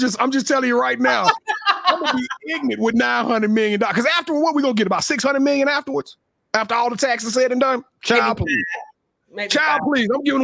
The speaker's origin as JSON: {"language": "English", "town": "Shreveport", "region": "Louisiana", "country": "United States", "tie": "born or raised there", "said": "I want to revitalize Shreveport, Louisiana. For those of you who hadn't been to my hometown, it is dead."}